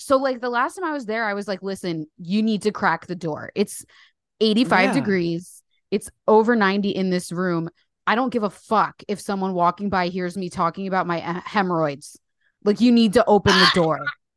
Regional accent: New Jersey, United States; now in United Kingdom; I'm from New Jersey. I live in the UK.

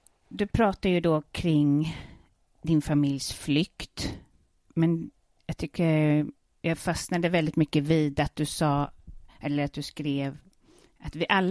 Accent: Sweden; Det är smärtsamt som svensk. Jag känner mig inte riktigt. Min familj bor ju utomlands och de är inte särskilt svenska i huvudtaget.

